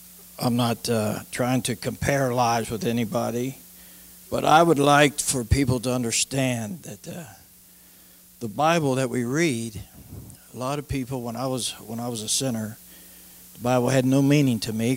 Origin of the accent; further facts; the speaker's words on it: Covington, Kentucky, United States; So I was raised in Covington, Kentucky. I was born in 1949, and my dad was a musician, country and western singer.